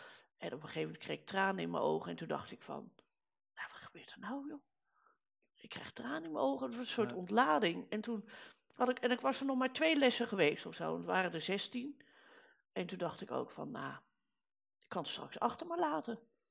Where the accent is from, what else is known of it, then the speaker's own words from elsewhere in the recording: Rotterdam, South Holland, Netherlands; born there; now in Amsterdam, Netherlands; ik woon in Amsterdam. Maar ik ben in Rotterdam geboren.